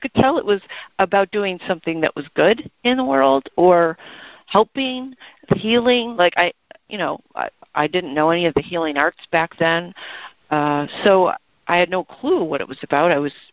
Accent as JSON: {"language": "English", "town": "Buffalo", "region": "New York", "country": "United States", "tie": "born or raised there", "said": "I was raised a girl in Buffalo, New York, and I'd gone to college, and I was Roman Catholic"}